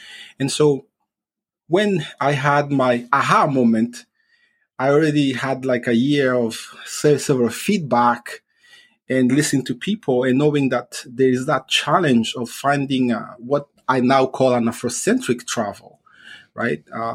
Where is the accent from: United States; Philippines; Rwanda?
Rwanda; Kigali; also born or lived in Kinshasa, DR Congo; growing up in Rwanda, when we moved from Kinshasa to Kigali, which was smaller than where I was in Kinshasa